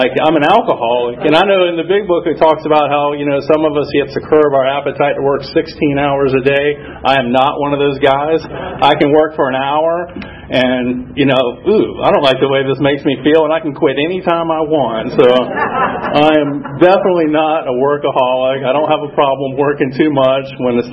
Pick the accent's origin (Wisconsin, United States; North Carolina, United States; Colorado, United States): North Carolina, United States; Charlotte; So anyways, I grew up in Charlotte.